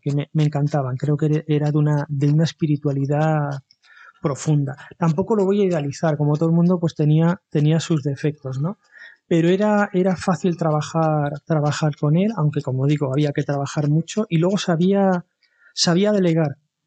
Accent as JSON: {"language": "Spanish", "region": "Ceuta", "country": "Spain", "said": "Yo soy de fuera, de Ceuta."}